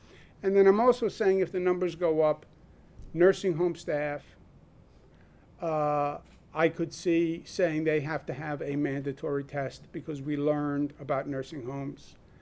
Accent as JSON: {"language": "English", "town": "Queens", "region": "New York", "country": "United States", "tie": "born or raised there", "accent": "Queens", "said": "as a New Yorker, not as a governor, as a Queens boy with a Queens accent and proud of it?"}